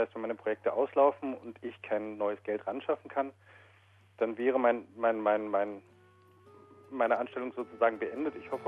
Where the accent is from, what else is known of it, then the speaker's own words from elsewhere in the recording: Munich, Bavaria, Germany; also born or lived in Vienna; now in Darwin, Australia; Also ich komme ursprünglich eigentlich aus München, bin da allerdings 99 weggezogen und habe dann viele glückliche Jahre in Wien gelebt. Und war dann etliche Jahre erst in Asien und in Afrika unterwegs, bevor ich halt hier nach Darwin gekommen bin.